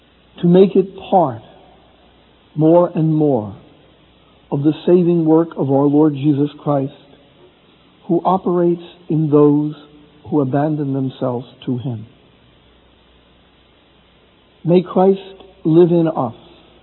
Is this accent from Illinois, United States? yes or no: no; New York, United States; I'm a New Yorker, and we always have an angle.